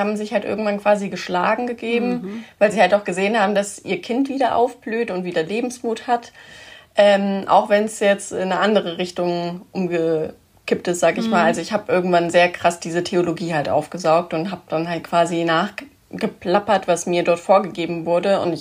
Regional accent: Germany; ich bin, sag ich mal, eher typisch deutsch aufgewachsen, also was bei uns so in Deutschland das Typische ist, in die Landeskirche reingetauft worden, ganz normal Konfirmation gemacht im Teenie-Alter

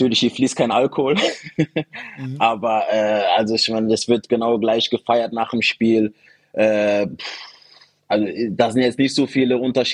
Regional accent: Germany; moved away; Ich bin ja auch in Deutschland geboren, aufgewachsen.

